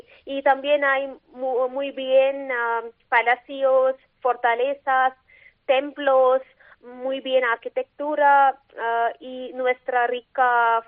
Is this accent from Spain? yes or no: no; Kerala, India; Spanish is a second language; Soy de Kerala, entonces voy a recomendar Kerala también por sus ayurvedas y belleza natural y bienestar y todo.